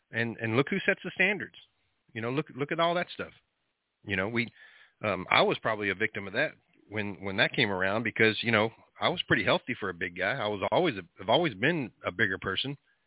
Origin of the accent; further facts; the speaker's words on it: Texas, United States; Now, I'm from Texas, and I'm I'm kind of familiar with how Ted Cruz operates and all that.